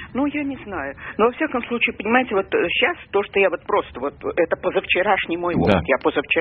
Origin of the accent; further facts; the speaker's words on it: Moscow, Russia; я москвичка.